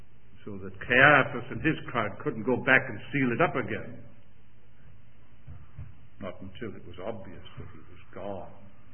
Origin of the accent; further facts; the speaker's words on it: United Kingdom; When I was a bit of a boy growing up in Britain, teenage lad during the days of the Second World War